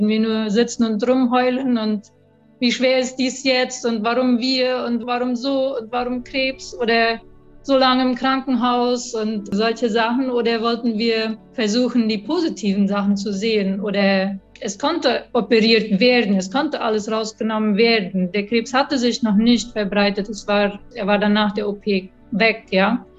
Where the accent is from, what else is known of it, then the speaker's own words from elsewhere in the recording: Filadelfia, Boquerón, Paraguay; bin geboren in Neufeld. Ich bin in Philadelphia geboren und aufgewachsen und habe dann mit 22 geheiratet und dann sind wir nach Menno gezogen, weil mein Mann Nico aus Menno kam.